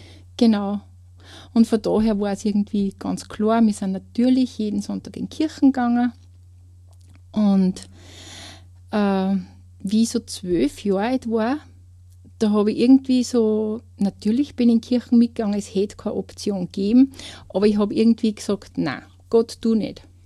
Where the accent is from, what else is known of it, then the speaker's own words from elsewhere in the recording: Kleinraming, Upper Austria, Austria; ich komme aus Kleinramming.